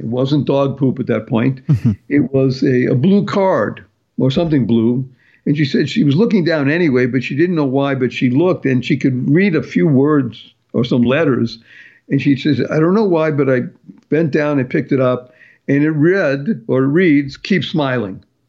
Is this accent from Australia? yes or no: no; Massachusetts, United States; I come from Massachusetts, so I know the area very well.